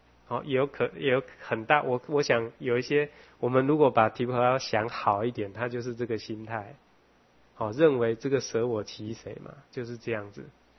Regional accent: Taiwan; 这个我们的台湾还比较小哦，可能各位比较没有这种感觉

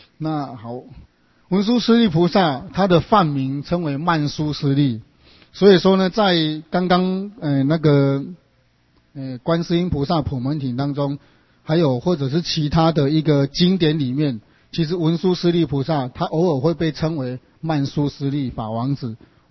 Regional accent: China; 我们中国人很自然的就把它作为一个规范

